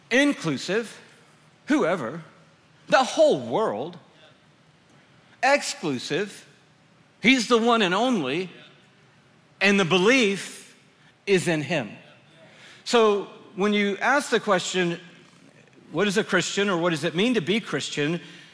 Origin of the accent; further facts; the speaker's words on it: Atlanta, Georgia, United States; It's more than I grew up in Atlanta, Georgia.